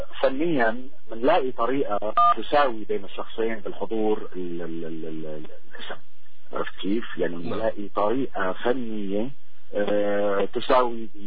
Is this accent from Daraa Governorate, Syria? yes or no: no; Damascus, Damascus Governorate, Syria; فخور باني انا طلعت وفعلا بفخر دائما طلعت من منطقة اسمها الديوانية. كبرت فيها بوقتي نتيجة يعني فكرة الحارة الشعبية.